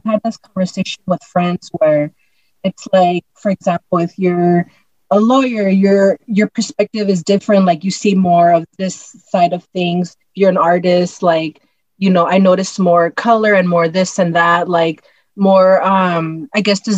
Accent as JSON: {"language": "English", "town": "Wilmington", "region": "California", "country": "United States", "tie": "born or raised there", "said": "which was super easy for me because I grew up in Wilmington and South Bay."}